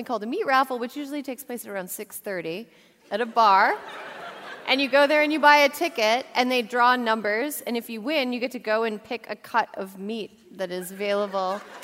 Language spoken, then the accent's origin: English; Frederick, Wisconsin, United States; Okay, so I am from Wisconsin originally, unlike all of these losers. I'm from a town called Frederick. I don't know if any of you have heard of it. It has about 1,100 people. It's like a little north of Eau Claire.